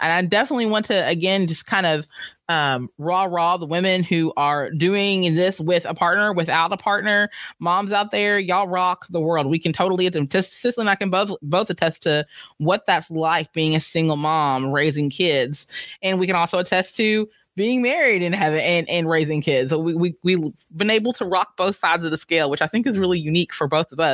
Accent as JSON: {"language": "English", "town": "Owensboro", "region": "Kentucky", "country": "United States", "tie": "born or raised there", "said": "the annual International Barbecue Festival, which is held in my hometown of Owensboro, Kentucky, is held."}